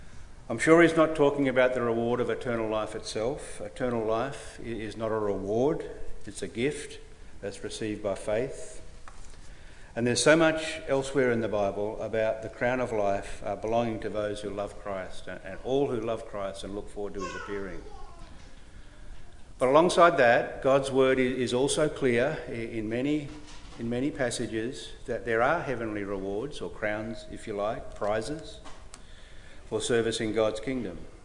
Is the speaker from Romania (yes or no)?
no; Australia; I say I was raised in an exclusive brethren, or I'm an Aussie.